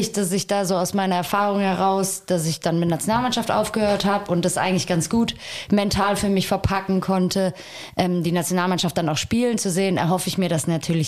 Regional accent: Kempen, North Rhine-Westphalia, Germany; in meinem Heimatdorf Kempen haben sich irgendwie viele, viele Kinder gefunden von ehemaligen Spielern

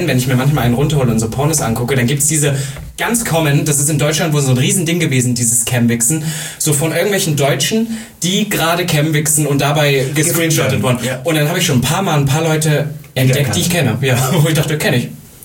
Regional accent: Austria; ich bin ja Österreicherin und ich am Land

